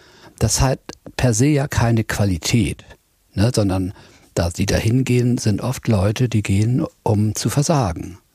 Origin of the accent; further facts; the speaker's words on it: Lüneburg, Lower Saxony, Germany; Also Peter und ich, wir kommen aus Lüneburg.